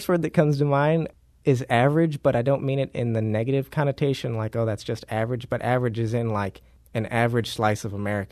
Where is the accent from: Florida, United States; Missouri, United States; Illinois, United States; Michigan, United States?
Missouri, United States; St. Louis; I'm born and raised in St. Louis.